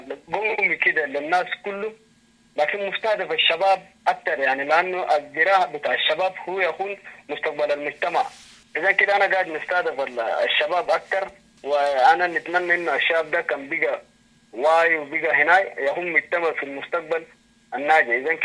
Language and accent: Arabic; Sudan; عندنا في السودان